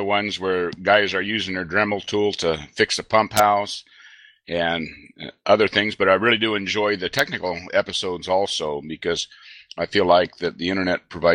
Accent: Oregon, United States; I'm from Oregon in the U.S.

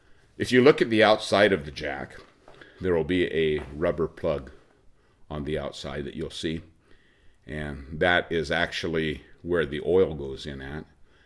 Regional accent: Oregon, United States; I'm from Oregon.

